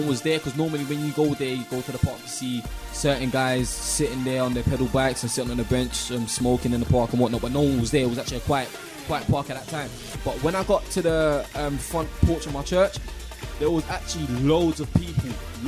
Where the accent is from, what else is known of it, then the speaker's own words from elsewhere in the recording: Hackney, London, United Kingdom; I'm from Hackney.